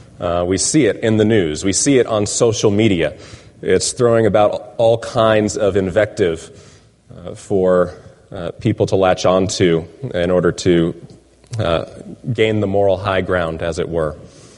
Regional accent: Florida, United States; some of the votes being counted in Florida, my home state.

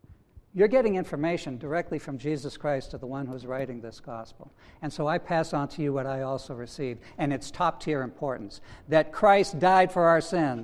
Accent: New England, United States; Some might say my English is broken. I'm from New England, so you might pick that up once in a while.

